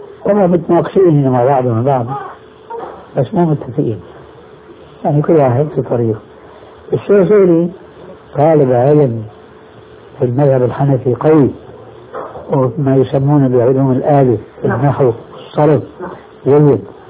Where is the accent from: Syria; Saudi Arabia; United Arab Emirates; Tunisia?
Syria; المدارس القديمة عندنا في الشام عبارة عن طابقين في باحة صناعية واسعة فيها بحيرة.